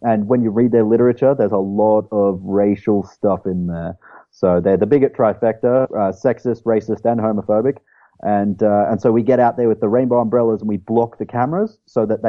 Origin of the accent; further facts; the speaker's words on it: Queensland, Australia; So I'm from Australia. Like, I'm from Queensland, Australia.